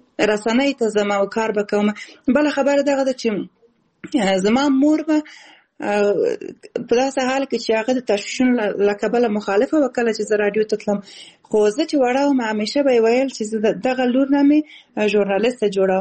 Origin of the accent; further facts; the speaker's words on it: Khost, Afghanistan; also born or lived in Balkh / Kabul / Kunduz; او زه اصل د خوست ولایت یم خو زیږیدلې په بلخ ولایت کې یم او زده کړې مې په کابل کې او په قندوز ولایت کې کړې دي